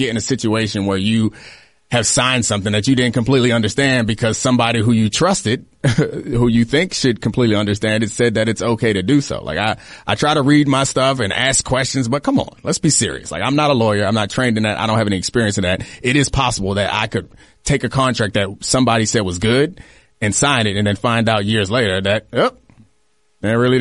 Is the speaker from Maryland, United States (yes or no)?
yes; Baltimore, Maryland, United States; as much as I wanted to play my very best football in my hometown in Baltimore